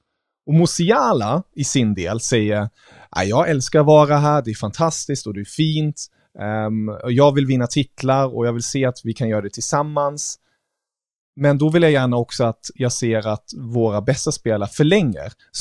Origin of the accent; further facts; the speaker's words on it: Germany; och som tysk jag är, så lägger jag upp den här metaforen.